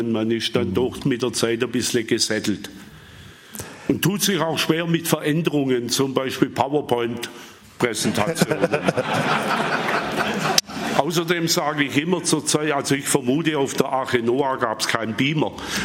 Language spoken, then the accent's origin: German; Holzgerlingen, Baden-Württemberg, Germany; Geboren, aufgewachsen in Holzgerlingen, im 10. Lebensjahr ein lieber Bub.